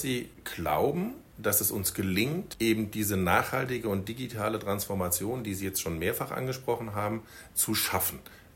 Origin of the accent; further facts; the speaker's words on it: Frankfurt, Hesse, Germany; Auch deutlich vor Frankfurt, meiner Heimatstadt